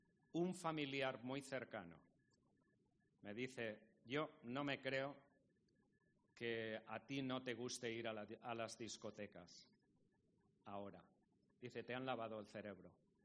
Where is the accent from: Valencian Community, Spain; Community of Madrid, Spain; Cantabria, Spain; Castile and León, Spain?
Valencian Community, Spain; la Ruta del Bacalao. Es una zona llena de discotecas. La primera discoteca que se construyó fue la de mi pueblo. Yo tenía 16 años, trabajaba en un supermercado de mis padres.